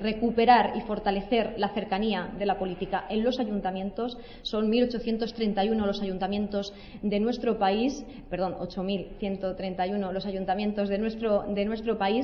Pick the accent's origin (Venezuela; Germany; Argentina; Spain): Spain; Puertollano, Castilla-La Mancha; also born or lived in Abenójar; Quiero hacerlo también con mi tierra, con Puerto Llano, mi ciudad, con mi pueblo natal, Abenójar. Yo creo, mi tierra es Castilla-La Mancha, yo creo que los territorios marcan el carácter y sin duda el mío está marcado por mi procedencia.